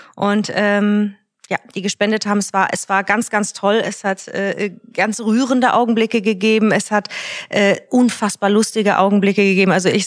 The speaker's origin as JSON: {"language": "German", "country": "France", "said": "Und ich sag's nicht nur als Französin"}